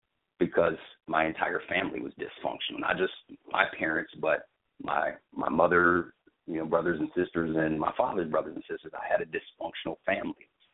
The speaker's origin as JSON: {"language": "English", "town": "Kansas City", "region": "Missouri", "country": "United States", "tie": "born or raised there", "also_born_or_lived": "Des Moines, Iowa", "said": "I was born in Des Moines, Iowa, but raised in Kansas City, Missouri."}